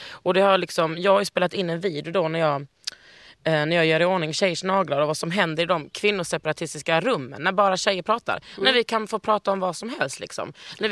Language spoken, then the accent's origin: Swedish; Lund, Skåne, Sweden; also born or lived in Stockholm / Malmö; och ja, jag är från Lund då, som man hör. Och så har jag bott i Stockholm i kanske 8 år och bott i Malmö.